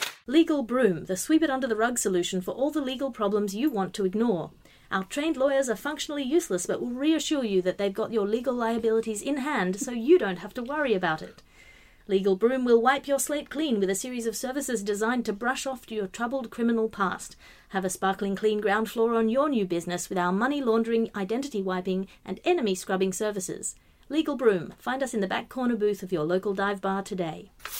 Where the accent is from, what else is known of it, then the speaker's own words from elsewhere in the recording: Australia; I'm Australian.